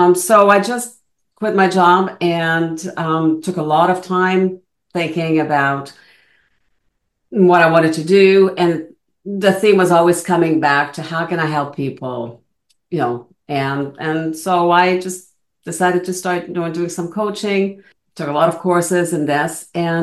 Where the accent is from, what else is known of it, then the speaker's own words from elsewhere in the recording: Montreal, Quebec, Canada; first language French; English is a second language; So I was born and raised in Montreal and, French school until CJEP, which is kind of the college equivalent here in Ontario. And then I switched to English college and eventually went to McGill.